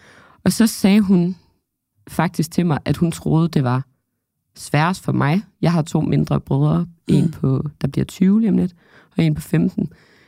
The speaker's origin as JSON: {"language": "Danish", "town": "Aalborg", "region": "North Denmark Region", "country": "Denmark", "lives_now": "Copenhagen, Denmark", "said": "nu jeg er oprindeligt fra Aalborg, og bor som sagt på Østerbro nu, i København"}